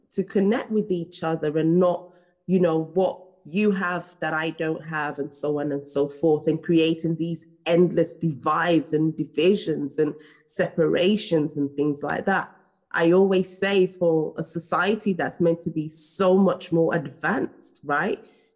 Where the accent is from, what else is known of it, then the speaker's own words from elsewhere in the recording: Nigeria; born there; I mean, I was born in Nigeria, I was born in Africa